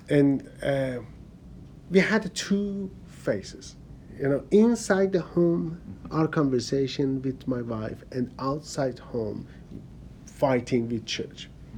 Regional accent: Iran; moved away as an adult; also born or lived in Cyprus; I was born in Iran, in Islamic Republic of Iran, and because I was born there, I was Muslim. So I grew up, but I grew up as a strong Muslim. I was the call to prayer man. And in 1997 for work, I moved to Cyprus.

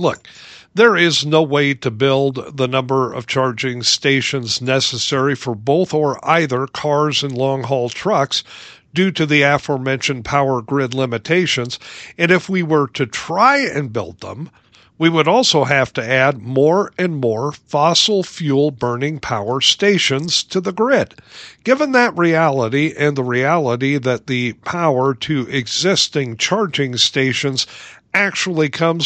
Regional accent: Lincoln, Nebraska, United States; Yeah, when I was a kid growing up in Lincoln, Nebraska, a guy that lived around the corner from us

